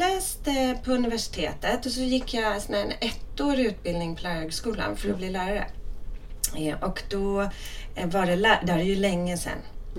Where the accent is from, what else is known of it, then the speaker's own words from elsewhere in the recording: Stockholm, Stockholm County, Sweden; Jag är född i Vasastan, uppvuxen i Vasastan, så ett riktigt sånt asfaltsbarn.